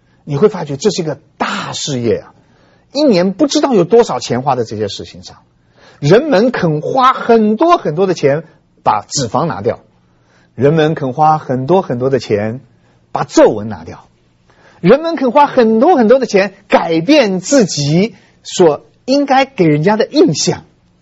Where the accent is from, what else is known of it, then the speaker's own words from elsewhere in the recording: China; 这就是为什么我们中国人常常说，哎呀，某某人他走了。